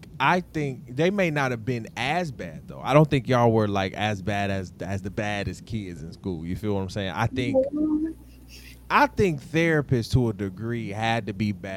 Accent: Detroit, Michigan, United States; also born or lived in Altamonte Springs, United States; me, because we are both from the 313, shout out.

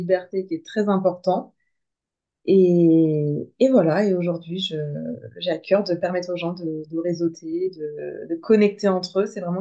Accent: Normandy, France; also born or lived in Tours; now in Bordeaux, France; je suis originaire de Normandie, j'ai longtemps habité à Tours et maintenant je suis sur Bordeaux depuis 5 ans.

